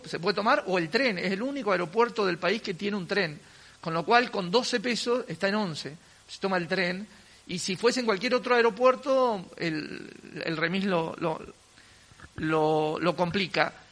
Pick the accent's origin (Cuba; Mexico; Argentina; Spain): Argentina; Patagonia; cuando era muy chico me crié en la Patagonia